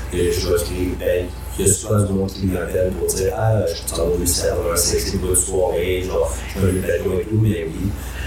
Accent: Jonquière, Quebec, Canada; Exactement, parce que Saguenay, moi, je viens de là. Je viens de Jonquière.

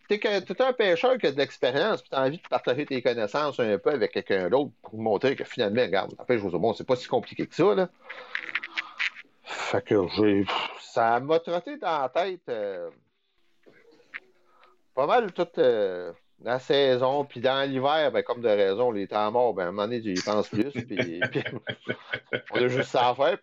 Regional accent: Shawinigan, Quebec, Canada; now in Quebec City, Canada; Je suis originaire de Shawinigan, c'était plus facile dans ce temps-là. Puis là, la vie a fait que je me suis ramassé à Québec.

